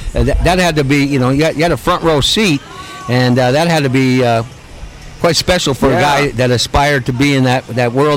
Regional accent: Iowa, United States; I'm from Iowa, and I was involved from a journalism perspective with the Iowa Barnstormers

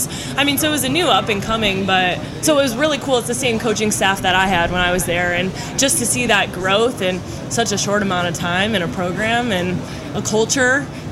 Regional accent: Evanston, Illinois, United States; Yeah, I grew up in Evanston.

